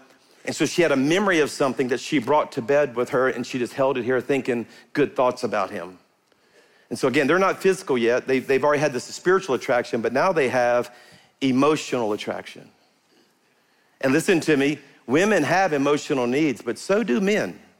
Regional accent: Louisiana, United States; I'm from South Louisiana. It's an Olympic sport down there, all right?

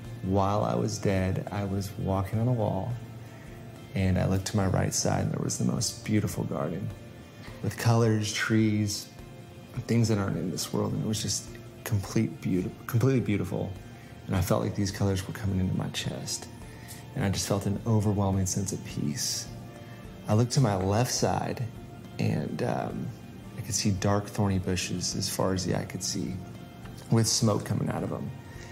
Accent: California, United States; now in The Colony, United States; And we are from California, and we currently live in The Colony, Texas.

